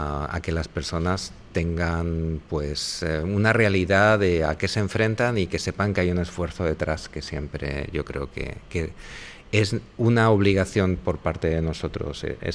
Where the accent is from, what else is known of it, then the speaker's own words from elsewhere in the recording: Elche, Valencian Community, Spain; Yo a Murcia le tengo un cariño tremendo, pero yo soy licitano, soy de aquí, de La Terreta, y pues la verdad es que en ese momento estudié en Murcia